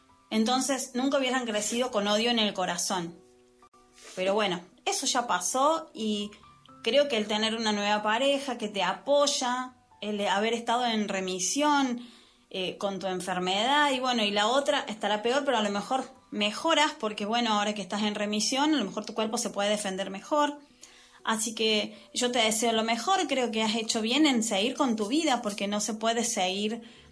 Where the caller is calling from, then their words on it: Argentina; es de Argentina.